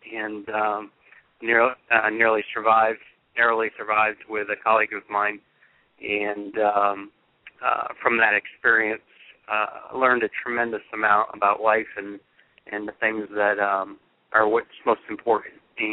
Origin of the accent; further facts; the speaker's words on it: Connecticut, United States; and having my home growing up in Connecticut, I knew the trade centers and what incredible structures they were